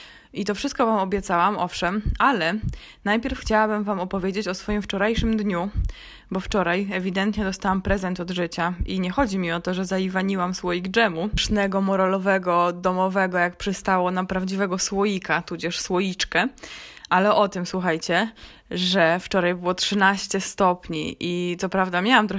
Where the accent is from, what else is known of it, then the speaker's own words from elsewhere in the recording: Warsaw, Masovian Voivodeship, Poland; bo ja jestem z urodzenia warszawianką i spędziłam tam pół życia